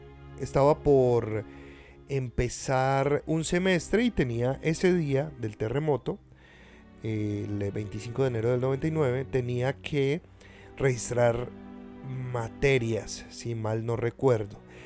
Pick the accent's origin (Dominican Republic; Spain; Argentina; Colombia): Colombia; Armenia, Quindío; yo vivía en la ciudad de Armenia en esa época. De hecho, yo me crié en Armenia.